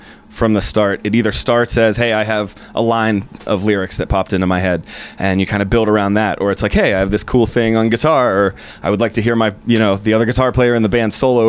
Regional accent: Lower Burrell, Pennsylvania, United States; I am from Lower Borough, Pennsylvania.

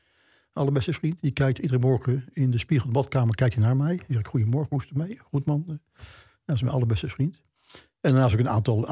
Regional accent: Belfeld, Limburg, Netherlands; also born or lived in Emmen; ik kwam uit Belveld

